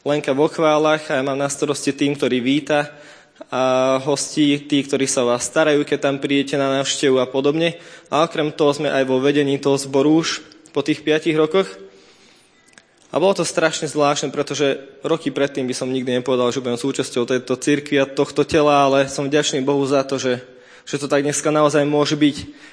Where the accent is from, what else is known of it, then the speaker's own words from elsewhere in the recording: Nesvady, Nitra Region, Slovakia; also born or lived in abroad; sme z Nesvadoby dvaja s mojou manželkou a nejaký ten rok tu bývame, potom sme nebývali, potom sme žili v zahraničí a ja pochádzam z evangelického zboru odtiaľto z Nesvad, kde som vyrastal v podstate